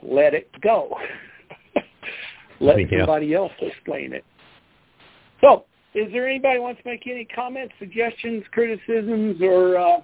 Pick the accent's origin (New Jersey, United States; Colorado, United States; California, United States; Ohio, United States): Colorado, United States; from Colorado.